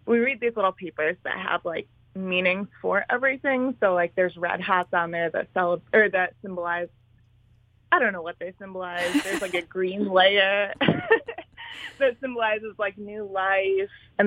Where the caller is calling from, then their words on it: Chicago, Illinois, United States; I'm calling from Chicago, Illinois.